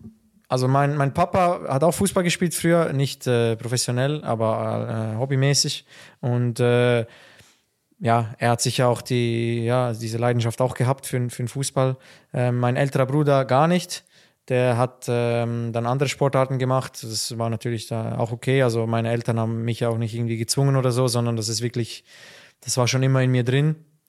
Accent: Wettingen, Aargau, Switzerland; born there; Ich bin nicht in Aarau auf die Welt gekommen, zur Welt gekommen, sondern woanders, in Wettingen.

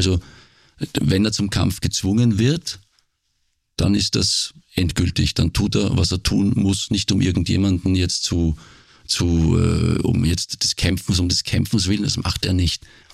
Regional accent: Austria; now in Germany; Ich bin aus Österreich, weg nach Deutschland, ganz weit weg.

